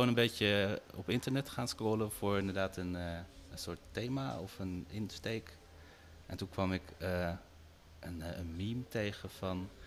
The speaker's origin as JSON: {"language": "Dutch", "country": "Belgium", "tie": "born or raised there", "said": "Ik ben opgegroeid in België, dat is interessant misschien. Maar ik heb wel van Nederlandse ouders, je hoort het niet, denk ik."}